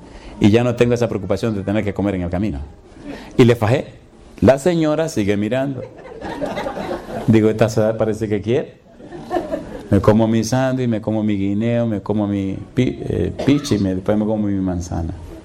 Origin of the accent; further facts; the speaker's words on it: Dominican Republic; Le digo, yo soy dominicano. ¿Y dónde usted vive en República Dominicana? En Santiago.